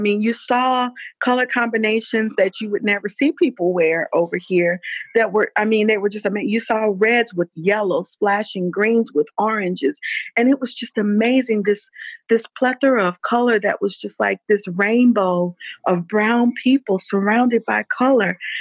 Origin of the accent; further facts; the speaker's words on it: Chicago, Illinois, United States; also born or lived in Naperville; because growing up in Chicago is, you know, obviously a pretty big city, but as an adult, I lived in Naperville.